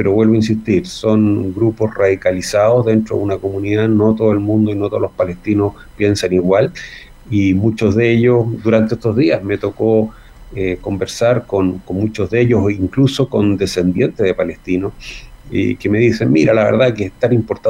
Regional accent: Chile; que por qué a nosotros, que si somos chilenos, nos duele tanto

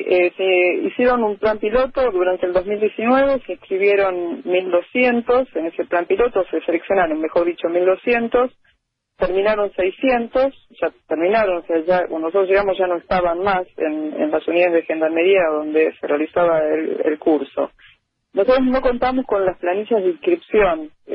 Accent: Argentina; somos de Argentina.

